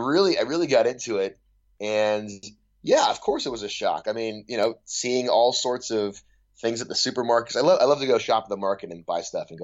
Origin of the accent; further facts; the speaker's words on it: Sherman Oaks, California, United States; I grew up in Sherman Oaks, if that gives you any perspective.